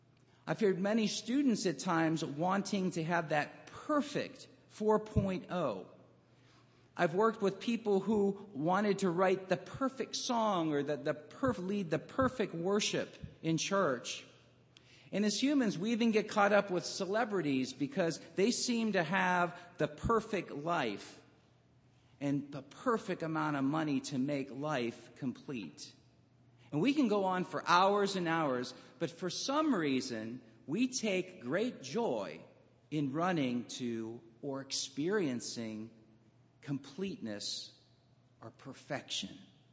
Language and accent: English; Cleveland, Ohio, United States; Now, like I said, I'm from Cleveland, and we're used to not winning, so I adopted the Minnesota Twins.